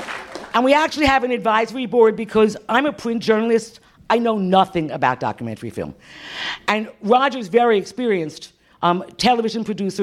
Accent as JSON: {"language": "English", "town": "Hobart", "region": "New York", "country": "United States", "said": "I'm from Hobart."}